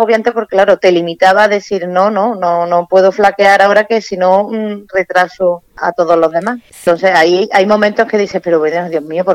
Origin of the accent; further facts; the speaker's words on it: Montilla, Andalusia, Spain; los grupos no son cerrados de los que venimos de Montilla, los que vienen de otros sitios